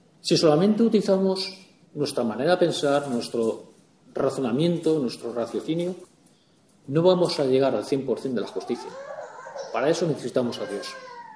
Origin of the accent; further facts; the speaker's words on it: Spain; Lo más cómico, como no es normal, somos nosotros, los españoles.